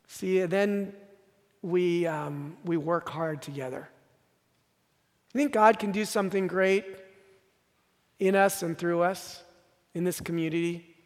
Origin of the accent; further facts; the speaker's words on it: San Francisco, California, United States; also born or lived in Boston; I grew up in San Francisco. Our best friends were all Jewish. And when I moved to Boston, I met a very close friend.